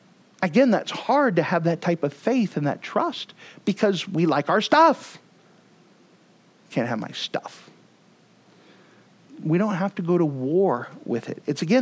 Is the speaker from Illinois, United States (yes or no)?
no; Texas, United States; I mean, I'm from Texas. This is like ingrained in us.